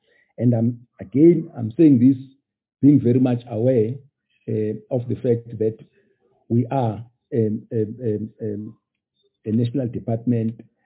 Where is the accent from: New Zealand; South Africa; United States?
South Africa; Pietermaritzburg, KwaZulu-Natal; I'll tell you, I come from Pietermaritzburg, and a lot of these private schools, and they do a good job.